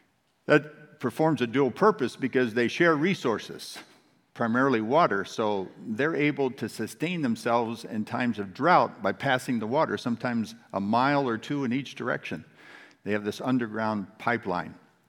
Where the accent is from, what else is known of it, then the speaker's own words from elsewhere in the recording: California, United States; So I grew up in the San Joaquin Valley, this large valley over 400 miles long, 150 miles wide in California.